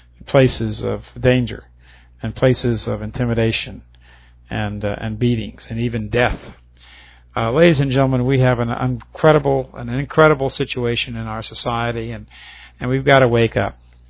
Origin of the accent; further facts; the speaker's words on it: Louisiana, United States; I'm in the United States now. I'm in my home state, Louisiana.